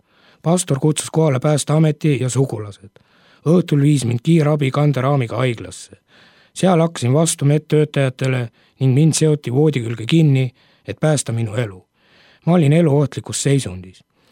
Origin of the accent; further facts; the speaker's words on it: Lääne-Viru County, Estonia; sündinud ja kasvanud olen Lääne-Virumaal.